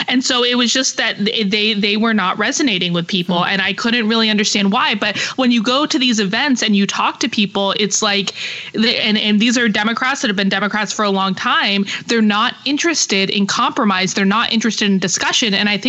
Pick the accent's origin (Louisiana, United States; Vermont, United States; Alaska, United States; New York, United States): Vermont, United States; I grew up in Vermont. I have loved Bernie Sanders my entire life.